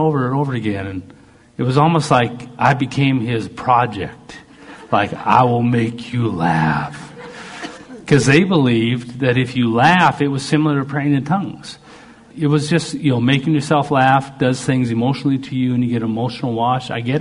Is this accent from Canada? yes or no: yes; Canada; Well, he didn't realize I'm Canadian.